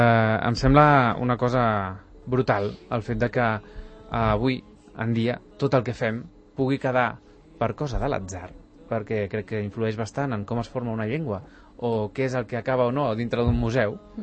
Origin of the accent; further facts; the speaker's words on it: Catalonia, Spain; que sapigueu que som catalans, que som un poble orgullós de ser català i que ja sabeu que som independents.